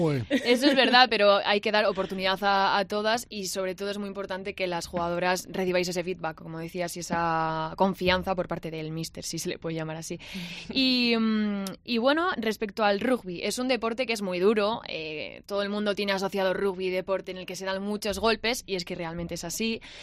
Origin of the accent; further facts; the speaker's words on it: Valladolid, Castile and León, Spain; Yo soy de Valladolid.